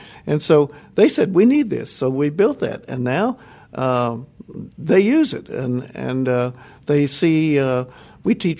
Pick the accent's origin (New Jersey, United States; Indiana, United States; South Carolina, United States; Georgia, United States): Indiana, United States; Well, I grew up in Indiana, so obviously I didn't know anything much about Revolutionary War till I got here.